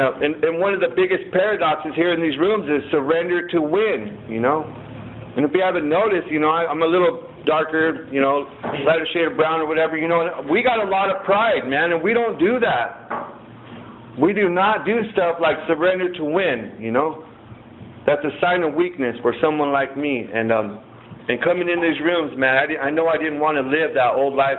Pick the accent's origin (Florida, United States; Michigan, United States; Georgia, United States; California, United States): California, United States; Santa Maria; I was born and raised right here in Santa Maria. It's a big town today. It wasn't when I was growing up, though, let me tell you. You know, it was real small. And it was like I was related to every Mexican family in Santa Maria.